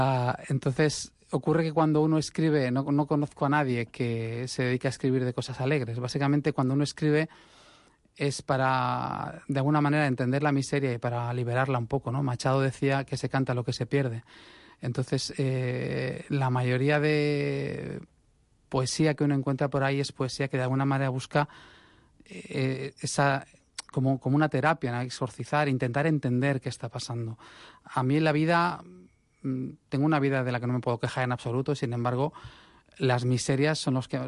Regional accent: Barcelona, Catalonia, Spain; now in Terrassa, Spain; Nací en Barcelona y estuve viviendo en Barcelona hasta el año 2000, que me trasladé por temas medio sentimentales, medio hipotecarios a Tarrasa.

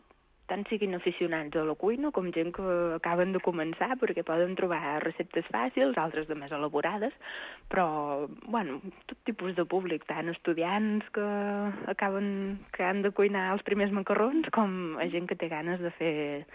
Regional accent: Catalonia, Spain; La meva comarca és l'Anoia.

